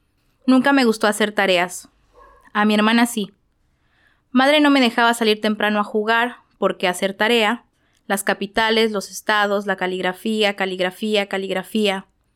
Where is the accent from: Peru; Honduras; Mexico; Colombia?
Mexico; Querétaro; now in Tijuana, Mexico; Pues a mí, creciendo en Querétaro, que es una ciudad súper conservadora